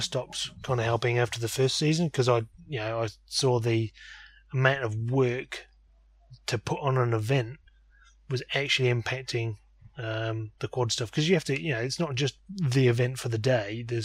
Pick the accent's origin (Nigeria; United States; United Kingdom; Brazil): United Kingdom; Wellington, South West England; Because I'm from Wellington in the UK.